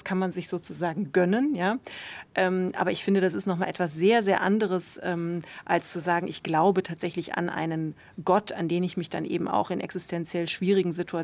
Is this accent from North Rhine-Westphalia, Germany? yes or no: yes; Münster, North Rhine-Westphalia, Germany